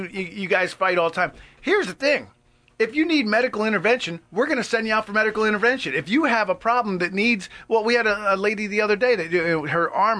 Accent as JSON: {"language": "English", "region": "New Jersey", "country": "United States", "tie": "born or raised there", "said": "People, well, we grew up on in Jersey. We grew up, we called them circles."}